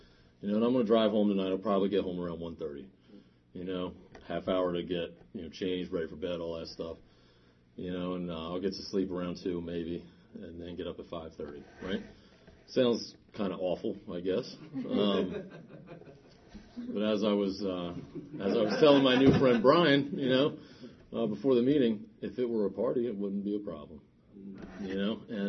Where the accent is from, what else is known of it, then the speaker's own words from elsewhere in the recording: Washington, District of Columbia, United States; And I'm from the Washington, D.C. area.